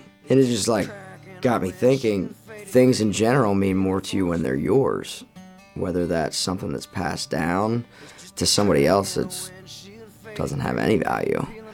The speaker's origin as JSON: {"language": "English", "town": "Camp Hill", "region": "Pennsylvania", "country": "United States", "lives_now": "Nashville, United States", "said": "I'm originally from Camp Hill, PA. I'm a country music artist based in Nashville, Tennessee."}